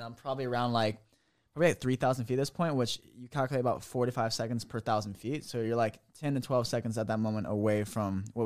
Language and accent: English; Hawaii, United States; especially like growing up in Hawaii, it's like there's been times in the ocean where I'm like, holy shit, I might be drowning right here.